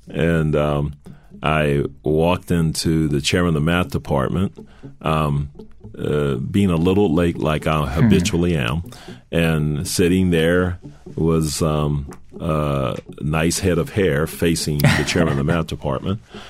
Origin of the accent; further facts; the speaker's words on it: New Orleans, Louisiana, United States; But yeah, so, I'm from New Orleans, so that all that stuff kind of, means a little something to me.